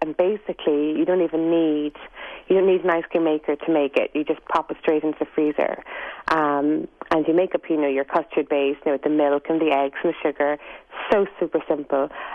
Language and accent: English; Ireland; It feels very good for my soul when I cook, you know, Irish traditional dishes because I'm Irish.